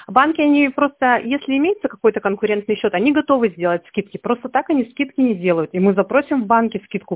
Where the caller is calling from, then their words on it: Irkutsk, Irkutsk Oblast, Russia